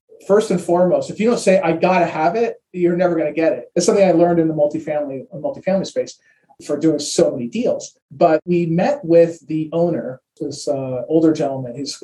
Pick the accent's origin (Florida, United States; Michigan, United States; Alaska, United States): Michigan, United States; Detroit; In Detroit, when I was growing up in Detroit working in the automotive, which is, you know, really rough guys, we used to call it one throat to choke, right?